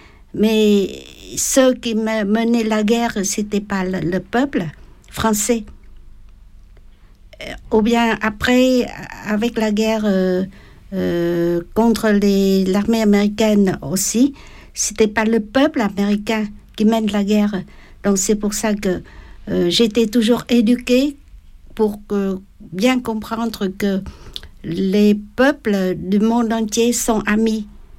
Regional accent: Ho Chi Minh City, Vietnam; mon pays natal, le Vietnam. Alors c'est pour ça qu'à l'âge de 8 ans, ma mère a déjà commencé à me confier la mission d'être agente de liaison dans Saigon.

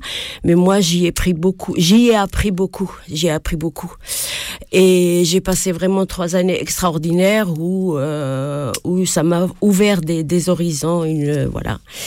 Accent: Morocco; now in France; Je suis originaire du Maroc, j'ai une double culture. Je suis venue donc au Maroc après mes études là-bas pour après le bac

